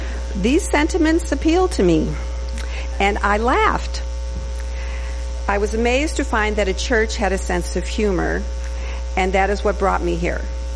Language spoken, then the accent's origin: English; Chicago, Illinois, United States; moved away as an adult; now in Madison, United States; I was raised a Catholic in Chicago, and my first two children were baptized as Catholics there. We moved to Madison in 1978.